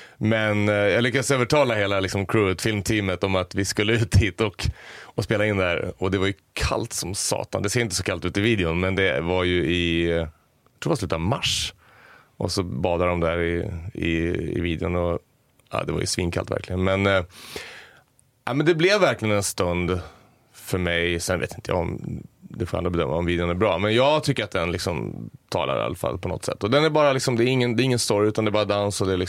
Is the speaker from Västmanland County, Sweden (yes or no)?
yes; Västerås, Västmanland County, Sweden; now in Stockholm, Sweden; jag kom från Västerås från början. Tänkte att när jag flyttade till Stockholm, då kommer det att släppa.